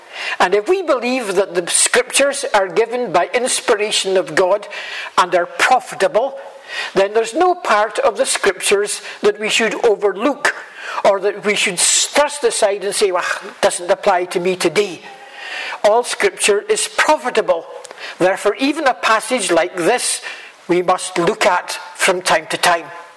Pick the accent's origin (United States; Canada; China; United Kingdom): United Kingdom; Saltcoats, Scotland; I actually remember as a boy going out to the fields around Saltcotts, where I was brought up in Ayrshire